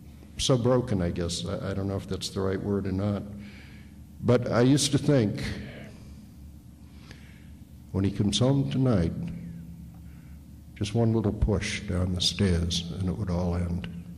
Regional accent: Boston, Massachusetts, United States; I grew up in South Boston. It's a tough, blue-collar, heavy-drinking Irish Catholic community.

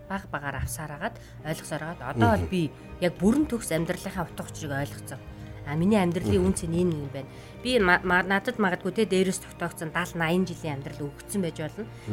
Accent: Erdene, Töv, Mongolia; born there; За, бага нас маань би ерөнхийдөө Төв аймгийн Эрдэнэ сумд төрсэн.

